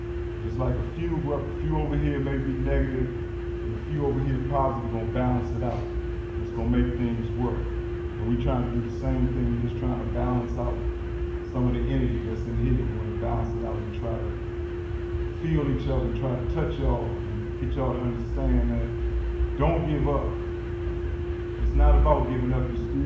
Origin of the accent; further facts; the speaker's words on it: Virginia, United States; I'm from Virginia.